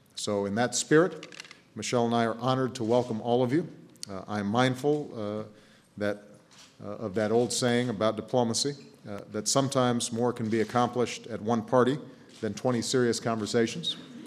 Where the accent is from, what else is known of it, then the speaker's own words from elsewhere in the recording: Chicago, Illinois, United States; just like I understand that you visited my hometown of Chicago.